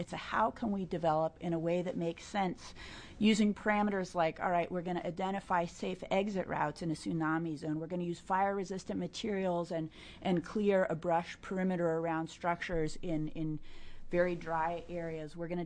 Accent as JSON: {"language": "English", "town": "Ashland", "region": "Oregon", "country": "United States", "tie": "born or raised there", "said": "I grew up in Southern Oregon. Some of you know that. On a hill overlooking the town of Ashland"}